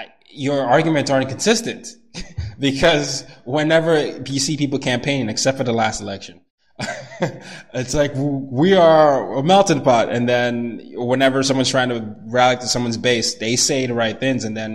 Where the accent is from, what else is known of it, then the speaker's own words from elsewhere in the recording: Nigeria; born there; moved away; I was born in Nigeria. I came from a country where, you know, I lived in five countries, four continents because of my dad's job as a diplomat.